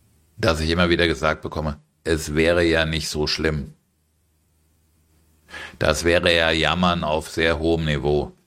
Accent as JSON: {"language": "German", "town": "Frankfurt", "region": "Hesse", "country": "Germany", "tie": "born or raised there", "said": "Aus meiner Heimatstadt Frankfurt, und wie gesagt, ich bin dort aufgewachsen"}